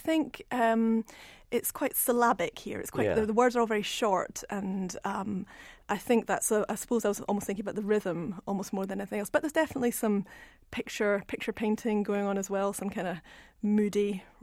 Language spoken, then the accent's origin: English; Edinburgh, Scotland, United Kingdom; I grew up in Edinburgh